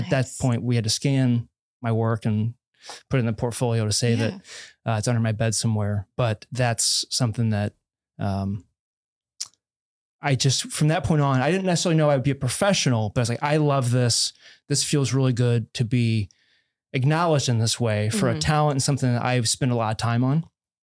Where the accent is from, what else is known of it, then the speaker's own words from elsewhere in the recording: St. Louis, Missouri, United States; Yeah, I grew up in St. Louis, Missouri